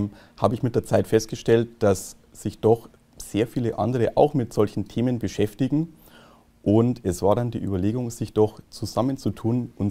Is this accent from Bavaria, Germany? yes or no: yes; Bavaria, Germany; Nandlstadt liegt im Landkreis Freising, das ist hier nördlich von München, in der Nähe vom Münchner Flughafen. Kleiner Ort, mein Heimatort.